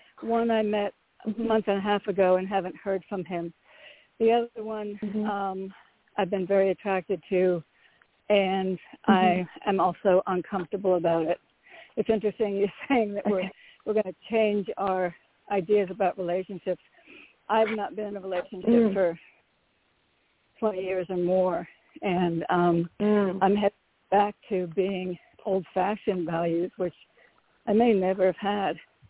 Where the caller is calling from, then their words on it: Connecticut, United States; from Connecticut.